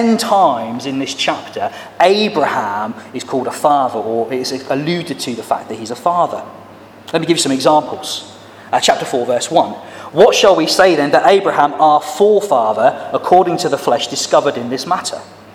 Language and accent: English; Lowestoft, East of England, United Kingdom; growing up in Lowestoft, just into Suffolk, near Norfolk.